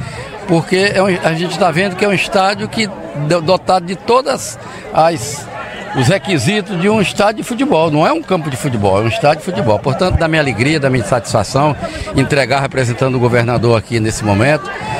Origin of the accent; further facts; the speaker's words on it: Vitorino Freire, Maranhão, Brazil; Primeiro quero dizer de minha alegria voltar aqui à minha terra. E aqui no povoado Jeju, um dos povoados mais antigos de Vitorino Freire